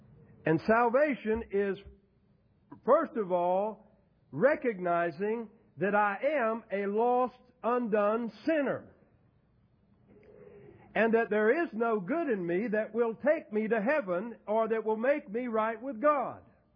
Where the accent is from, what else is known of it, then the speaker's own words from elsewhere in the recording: the South, United States; I grew up in the South, and we would talk about that.